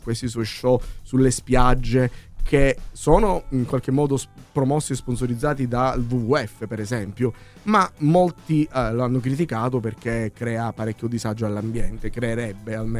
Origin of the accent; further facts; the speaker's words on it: Palermo, Sicily, Italy; Io sono di Palermo.